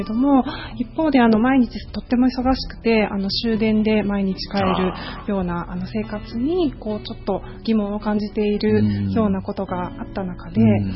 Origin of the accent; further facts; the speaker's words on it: Hamamatsu, Shizuoka, Japan; もともと私浜松市出身なので